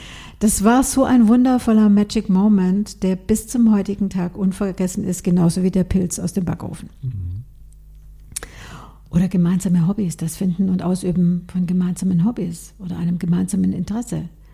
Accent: Baden-Württemberg, Germany; Bei uns in Baden-Württemberg heißt Schäumle.

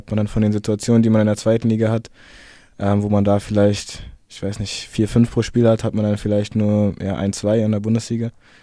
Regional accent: Berlin, Germany; Ich meine, ich bin ein paar hundert Meter da vom Olympiastadion entfernt, bin ich groß geworden, bin ich aufgewachsen

